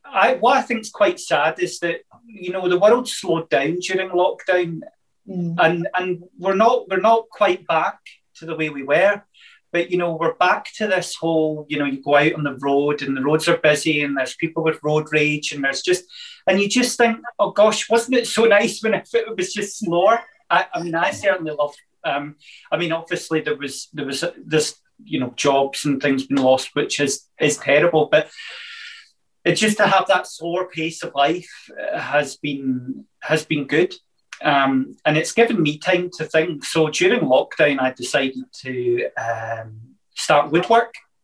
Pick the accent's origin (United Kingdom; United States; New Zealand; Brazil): United Kingdom; Paisley, Scotland; growing up in Paisley, I can remember Mum and my granddad always taking me down to the airport whenever Concorde came in.